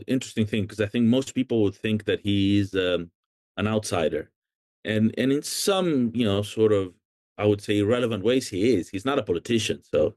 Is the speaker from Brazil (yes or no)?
yes; Brazil; now in United States; I grew up, so my family left in 1975, the year before the coup. I grew up in Brazil. After studying in Brazil, I came and did my PhD in the US